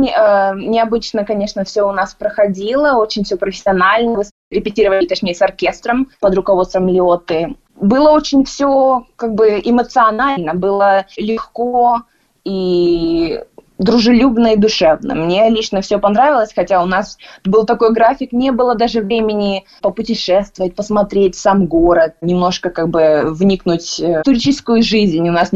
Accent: Almaty, Kazakhstan; now in Toronto, Canada; Я сама родом из Алматы. Мои родители встретились там, дети родились в Алмате, и как бы я закончила среднюю школу в Алмате.

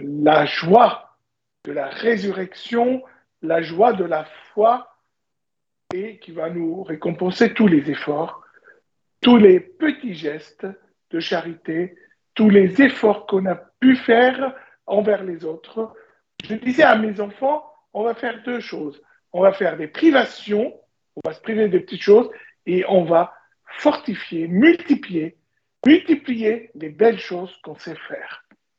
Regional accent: Lebanon; On dit chez moi au Liban, c'est la grande fête

